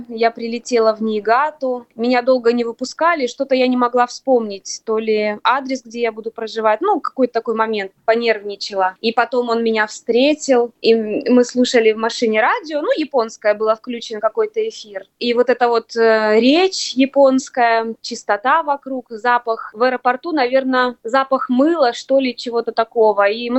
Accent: Chita, Zabaykalsky Krai, Russia; moved away as an adult; now in Japan; Ну, сказать, откуда родом, сложно, потому что родилась в Приморье на Дальнем Востоке, а сознательную жизнь жила в Чите. Вот. И так получилось, что 12 лет назад переехала в Японию вслед за молодым человеком, который потом стал моим мужем. И вот с тех пор мы так здесь и живем.

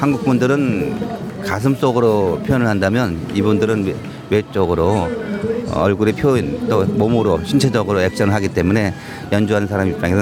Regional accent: Yeongdong, North Chungcheong, South Korea; 저는 충청북도 영동 출신으로서 지금 난계 국악단 예술감독을 맡고 있고 한국예술종합학교 전통예술원 교수로 근무하고 있습니다.

